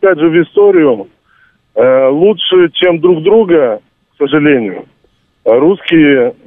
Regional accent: Moldova; Russian is a second language; Я вообще не русский и не украинец, я молдаванин.

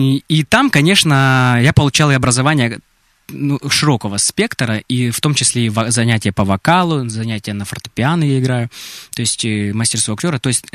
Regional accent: Krasnodar, Krasnodar Krai, Russia; я всегда говорю, что я вот с Краснодарского края, я из Краснодара, и всегда мы про Краснодар топим.

